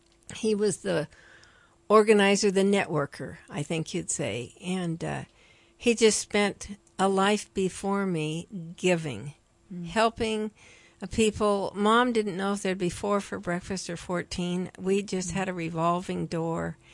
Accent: Salem, Oregon, United States; Well, to me, Salem is like Mayberry RFD, but many of our listeners won't know what that is. But it was just a small, wonderful community

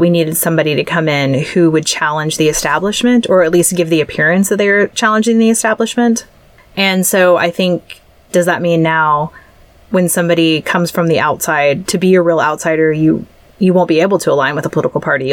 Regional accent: United States; And that's the real loss that I feel as an American since last November

